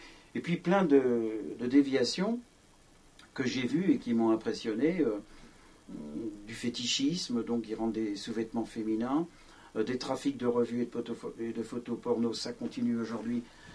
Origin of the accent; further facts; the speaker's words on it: Martinique, France; born there; je suis né à la Martinique